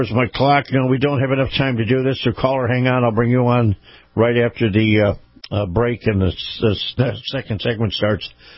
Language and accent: English; Florida, United States; Take, for example, my home state of Florida